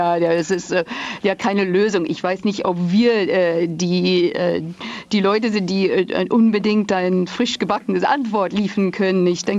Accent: England, United Kingdom; ich bin eine Engländerin und ich bin eine Kelte.

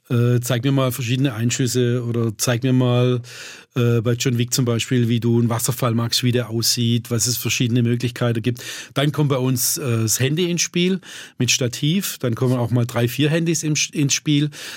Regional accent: Baden-Württemberg, Germany; Also wird es schwierig, überhaupt mal eine gute Brezel zu finden, wie man sie eben als Schwabe mag, ja, knusprig.

